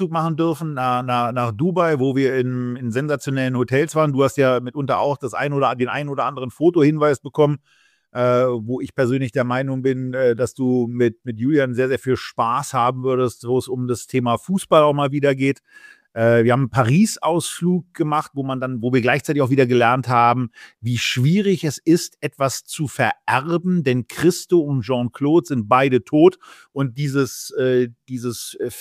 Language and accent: German; Berlin, Germany; Als Berliner